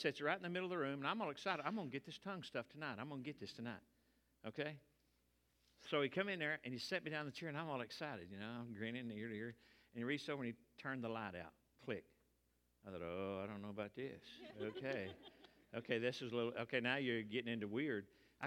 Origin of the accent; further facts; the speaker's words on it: Texas, United States; I'm a Texan. She's an Okie.